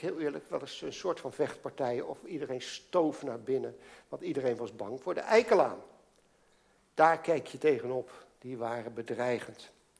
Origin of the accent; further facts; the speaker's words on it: Alphen aan de Rijn, South Holland, Netherlands; Ik moest gisteren even in de buurt van Alphen aan de Rijn zijn. En dat is de plek waar ik opgroeide. En ik kon het niet laten eventjes langs de straten gaan waar ik opgroeide.